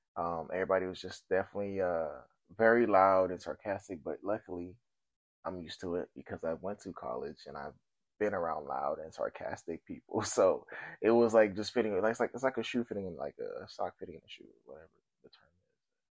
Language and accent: English; United States; So customs and, like, traditions were very hard for us because we grew up in America, like, me and my sister.